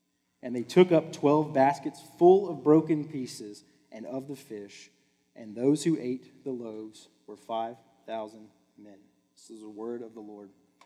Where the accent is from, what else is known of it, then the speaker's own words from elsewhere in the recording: Midland, United States; So I was born and raised here in Midland. I love Midland.